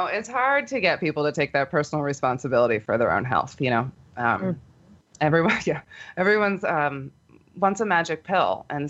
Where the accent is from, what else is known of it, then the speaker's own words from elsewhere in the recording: Philadelphia, Pennsylvania, United States; So I was gung-ho and I applied to all the schools and decided on sunny Arizona. I came from Philadelphia.